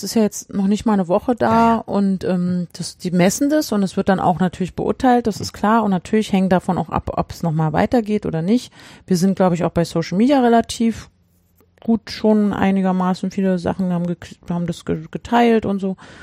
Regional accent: Chemnitz, Saxony, Germany; hey, ich komme aus Chemnitz, ne?

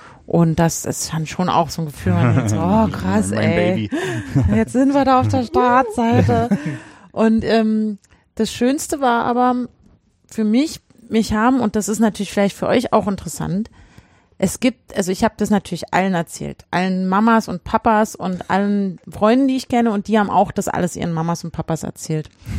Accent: Chemnitz, Saxony, Germany; hey, ich komme aus Chemnitz, ne?

